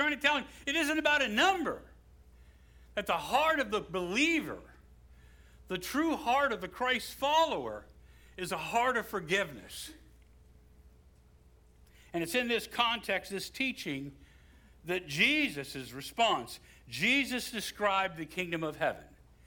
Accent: West Virginia, United States; I'm not a mathematician. I grew up in West Virginia.

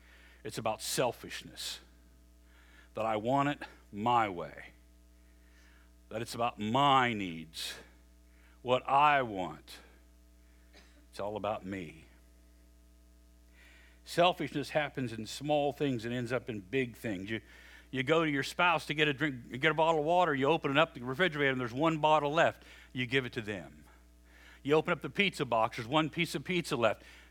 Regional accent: West Virginia, United States; You know, I'm from West Virginia, but even I know a few things.

